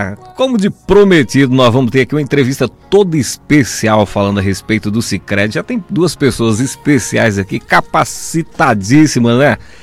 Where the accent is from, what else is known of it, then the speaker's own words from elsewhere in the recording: Minas Gerais, Brazil; born there; also born or lived in Acre; Eu sou um mineiro acreano vilabelense, porque eu nasci em Minas Gerais, morei mais de 30 anos no Acre e agora eu sou vilabelense.